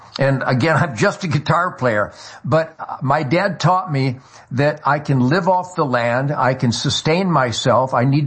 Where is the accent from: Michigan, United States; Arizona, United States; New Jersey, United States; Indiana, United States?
Michigan, United States; Detroit; even here in Texas, Houston, Dallas, my hometown of Detroit